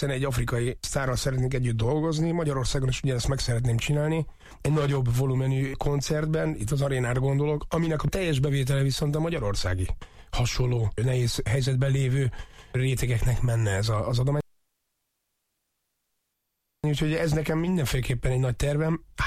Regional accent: Ethiopia; Etiópiában onnan én származom

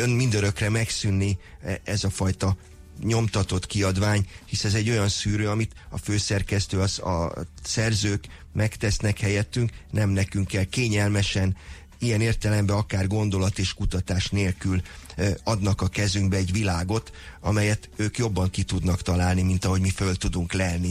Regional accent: Szerencs, Borsod-Abaúj-Zemplén, Hungary; Én magam szerencsről a Tokaj-hegyalja kapujából származom

